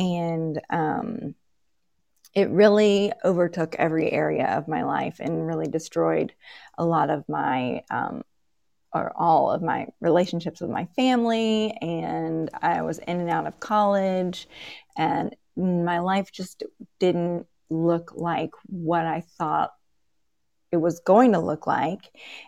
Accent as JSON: {"language": "English", "region": "Georgia", "country": "United States", "tie": "born or raised there", "said": "I was raised in South Georgia, if you notice the accent, and that's, where I live today."}